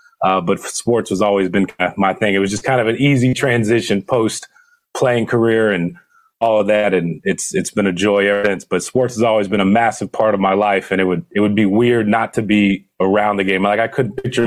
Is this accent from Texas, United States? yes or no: yes; Houston, Texas, United States; In Houston, Texas.